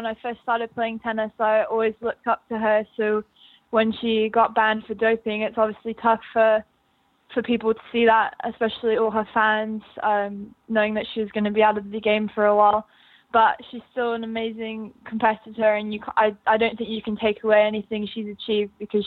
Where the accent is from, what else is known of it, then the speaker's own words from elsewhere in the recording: United Kingdom; Being a Brit during the grass season, people expect a lot from you